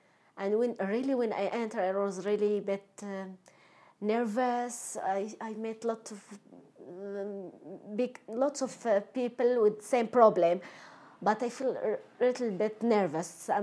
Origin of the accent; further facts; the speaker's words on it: Morocco; English is a second language; moved away; I'm from Morocco. I've been here nearly 2 years.